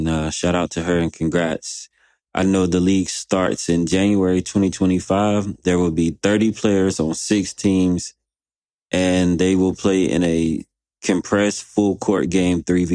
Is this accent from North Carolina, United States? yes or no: yes; North Carolina, United States; So I'm going to go ahead and just get this on record. I am from North Carolina.